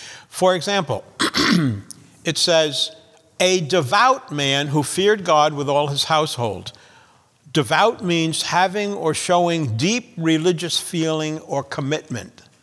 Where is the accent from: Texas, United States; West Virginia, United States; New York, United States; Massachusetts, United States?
New York, United States; Now, remember, I come from Long Island, and fireworks are unlawful.